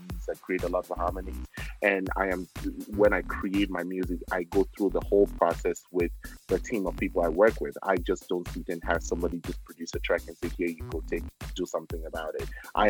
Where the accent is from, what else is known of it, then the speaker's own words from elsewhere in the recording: Cameroon; People love the fact that I came from Cameroon. People love the fact that I spoke differently.